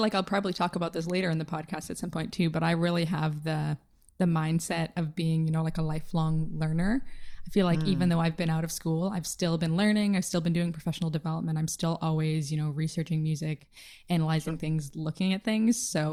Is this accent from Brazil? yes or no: no; Burlington, Ontario, Canada; moved away as an adult; now in Vancouver, Canada; Right now I'm living in Vancouver. I moved out here in 2015, it would be. I came out to do my master's, and I'm originally from Burlington, which is not too far from Toronto. Grew up, lived there